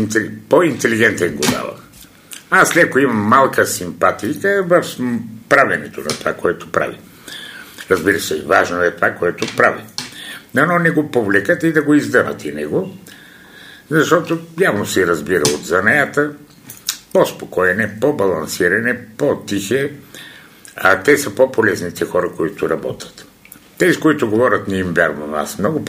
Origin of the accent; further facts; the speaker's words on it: Haskovo, Haskovo Province, Bulgaria; Сега първо аз съм от Хасково